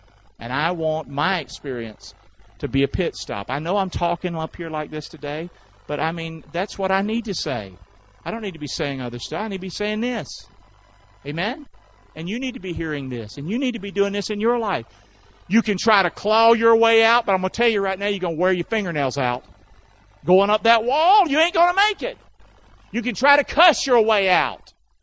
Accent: Rockingham, North Carolina, United States; I don't know if y'all know where I'm from. I'm from Rockingham. That's where I'm from.

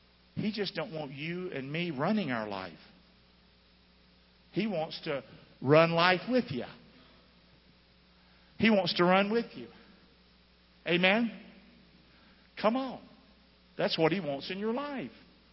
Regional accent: Rockingham, United States; I'm from Rockingham, so some of the stuff I think ain't right.

